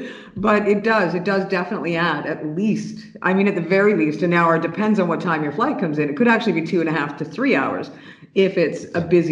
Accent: Canada; Well, you know, as a Canadian citizen and traveling to Europe and back and forth

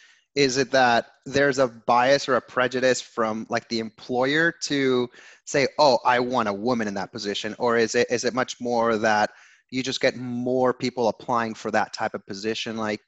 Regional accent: Ecuador; now in United States; So I'm originally born and raised in Ecuador, right? And I came here in the early 90s.

